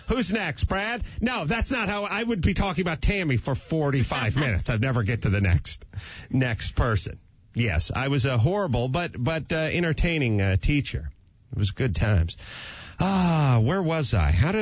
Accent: Duisburg, North Rhine-Westphalia, Germany; Yep, that's my hometown

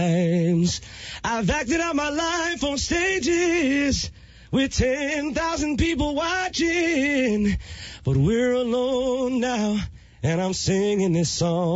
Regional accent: Richmond, Virginia, United States; I'm 27 years old and I'm from Richmond, Virginia.

